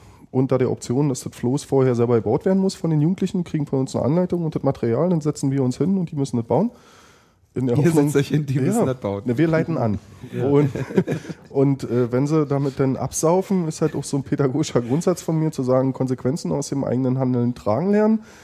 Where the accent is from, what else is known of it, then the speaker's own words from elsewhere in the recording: East Germany, Germany; Ich bin ja im Osten groß geworden